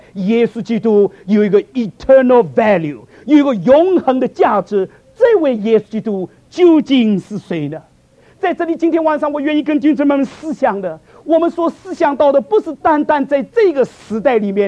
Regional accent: Shaoxing, Zhejiang, China; 我讲这句话并不是因为我是绍兴人，所以我才讲这句话。

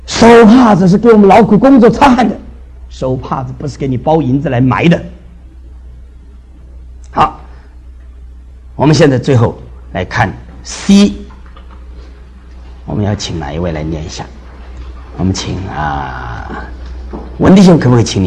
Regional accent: Philippines; 我从菲律宾来，我不怕你们见怪

